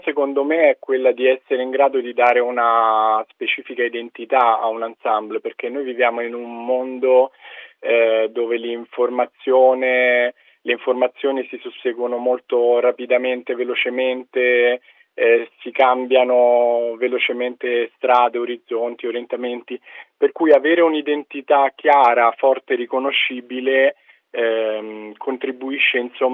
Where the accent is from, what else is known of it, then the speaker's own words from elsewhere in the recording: Rome, Lazio, Italy; Ad esempio io, che sono italiano, vengo da Roma, faccio fatica a immaginare la stessa cosa ad esempio in un conservatorio italiano